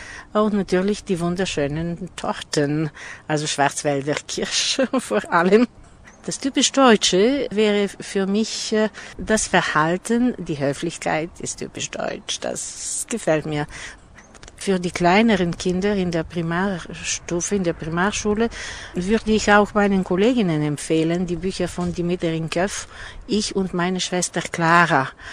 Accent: Sofia, Sofia City, Bulgaria; Ich komme aus Bulgarien. Ich bin im Jahr 1945 geboren, in Sofia.

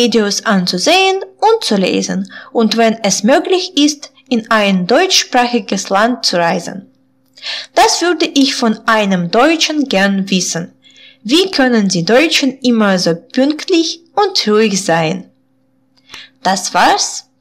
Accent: Belarus; German is a second language; ich komme aus Belarus. Ich bin im Jahre 2000 geboren und bin eine Schülerin.

